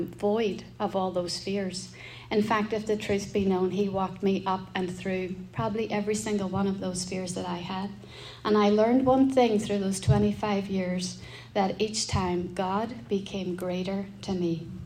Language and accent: English; Northern Ireland, United Kingdom; now in United States; So I'm from Northern Ireland, but I am now an American citizen. And so I grew up in Northern Ireland in a Christian home, and saved at 11